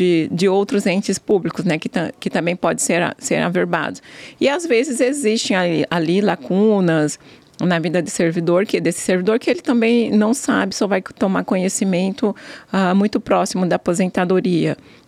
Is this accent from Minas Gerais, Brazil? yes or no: no; Cuiabá, Mato Grosso, Brazil; Eu sou cuiabana mesmo, nasci aqui.